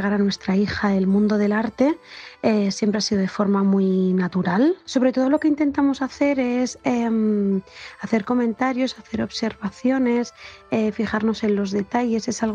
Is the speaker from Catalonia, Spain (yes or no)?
yes; Barcelona, Catalonia, Spain; soy de Barcelona, tengo 30 años